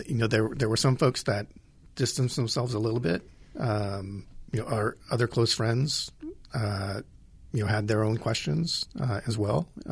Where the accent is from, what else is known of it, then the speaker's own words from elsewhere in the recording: Oro Grande, United States; So I grew up in Oro Grande and left when I went to college, and we were able to come back about 11 years ago.